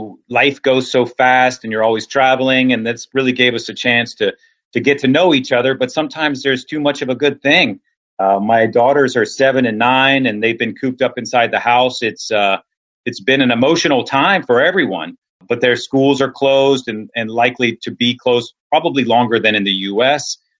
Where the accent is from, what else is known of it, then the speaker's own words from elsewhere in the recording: United States; moved away as an adult; now in Philippines; So it's not a problem to be an American, but just being an expatriate in this environment.